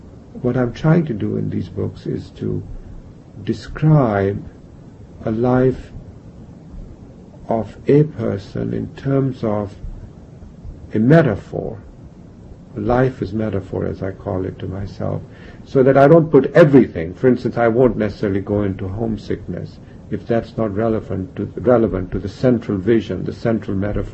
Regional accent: India; I was brought up in India during the waning light of the British Empire, if I can put it that way.

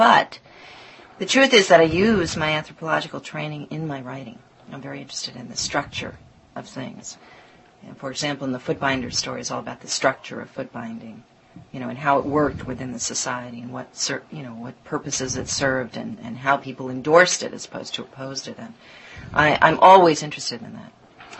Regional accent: Houston, Texas, United States; also born or lived in Tucson / New York / Taiwan / Hong Kong; I was born in Tucson, Arizona, and I spent the first 6 years of my life in Houston, Texas. And then I lived a couple of years in New York, and then I went overseas.

